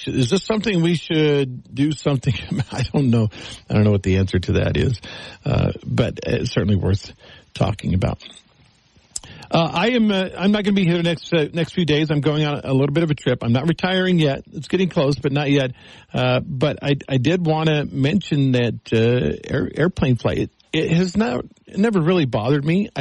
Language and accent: English; Texas, United States; You know, I grew up in Texas. It was a Democratic state, but it was the old Democrats.